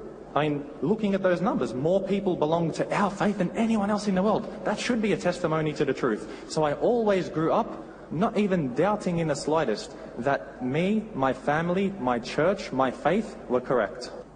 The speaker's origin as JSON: {"language": "English", "town": "Melbourne", "region": "Victoria", "country": "Australia", "tie": "born there", "said": "To begin, I was born in Melbourne, Australia, to an Italian father and a mother of Italian heritage."}